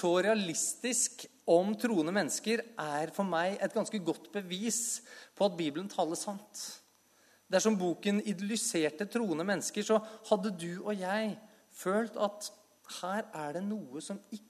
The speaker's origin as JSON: {"language": "Norwegian", "region": "Oslo", "country": "Norway", "said": "Og så kommer jeg fra Oslo, hvor alle er veldig akademiske, i hvert fall så liker de å tro det, og det blir jeg kanskje litt sånn påvirket av."}